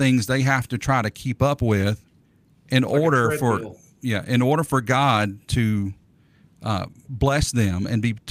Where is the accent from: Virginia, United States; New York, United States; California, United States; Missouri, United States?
Virginia, United States; Bassett; I grew up in Bassett, Virginia, where there was furniture factories, and my whole family were furniture workers.